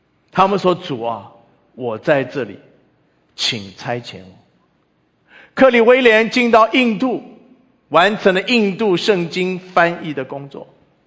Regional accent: China; 作为一个中国人，一方面我们觉得自己很骄傲

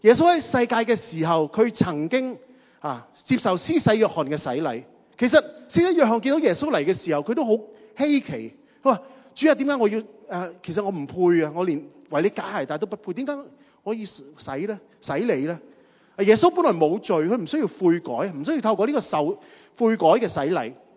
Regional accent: Hong Kong; 我哋香港人

